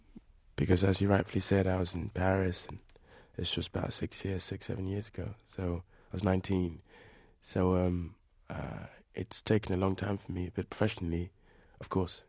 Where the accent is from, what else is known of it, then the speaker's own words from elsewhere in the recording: United Kingdom; Well, my parents were all born in England. We're all British, but my ancestors and my heritage is West African.